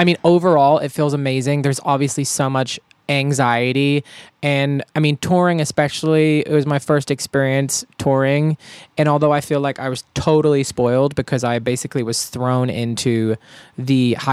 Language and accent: English; the South, United States; growing up in the South and being gay, I was around country music and I really took a liking to country pop music.